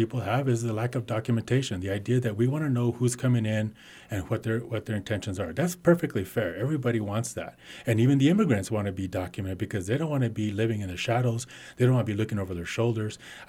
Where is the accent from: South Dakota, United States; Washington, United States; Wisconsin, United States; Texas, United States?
Texas, United States; El Paso; I'm originally from El Paso, Texas. And so the border is home to me in a sense of where I come from and what shaped me.